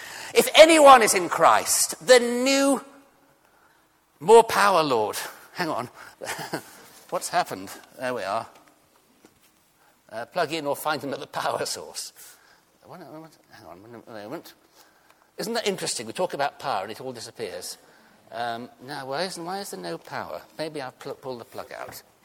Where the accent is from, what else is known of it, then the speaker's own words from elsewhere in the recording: South East England, United Kingdom; I want to look at passion, not just being English and Surrey-like and understated and keeping church in its place